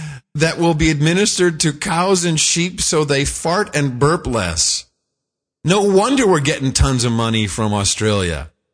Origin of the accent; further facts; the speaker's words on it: San Fernando Valley, California, United States; The air has gotten so much better than when I was a kid growing up in the San Fernando Valley.